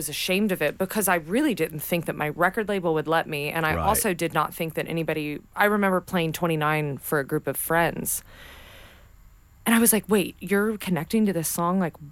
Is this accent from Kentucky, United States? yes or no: yes; Kentucky, United States; Well, I grew up in Northern Kentucky, so I lived like 4.5 hours from Dollywood